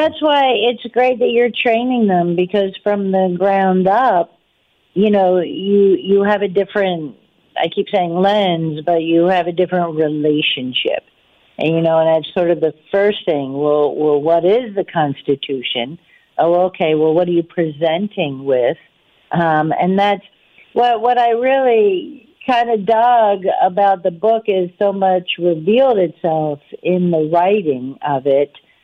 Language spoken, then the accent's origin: English; Northern US, United States; now in Charlottesville, United States; You know, I'm a Yankee, I'm a Northerner, and here I am in Charlottesville, and I just wilt in the summers.